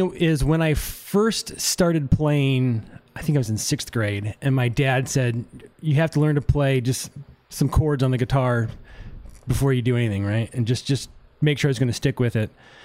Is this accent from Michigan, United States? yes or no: yes; Detroit, Michigan, United States; I'm from Detroit, right? So I love some R&B stuff too.